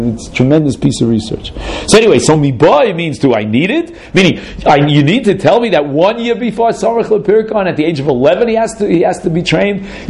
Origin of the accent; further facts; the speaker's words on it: Brooklyn, New York, United States; Yeah, I came from Brooklyn.